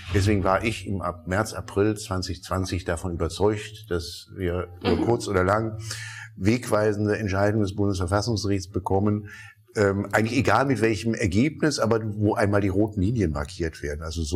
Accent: Rhineland, Germany; born there; ich bin als gebürtiger Rheinländer immer Optimist

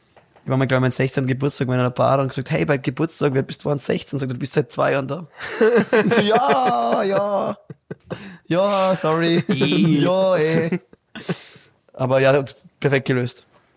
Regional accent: Salzburg, Austria; ich hier als Wien-Tourist, als Salzburger.

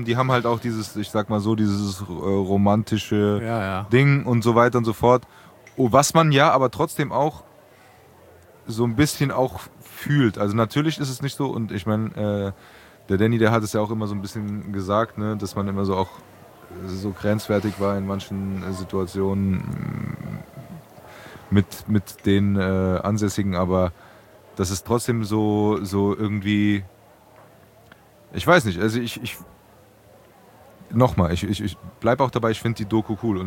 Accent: Germany; ich bin in Braunheim aufgewachsen, Sandplankenstraße, so, aber ich bin dann irgendwann umgezogen

